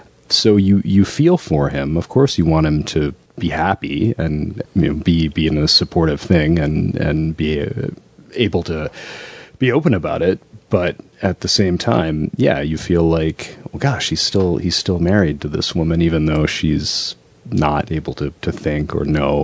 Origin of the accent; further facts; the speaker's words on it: Michigan, United States; Well, originally I am from Michigan, and it's, in a way, the book is almost like a little love letter home.